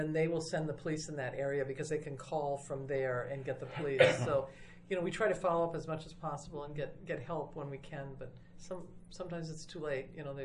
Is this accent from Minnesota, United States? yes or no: yes; Minnesota, United States; I come from Minnesota. We have the largest Somali group.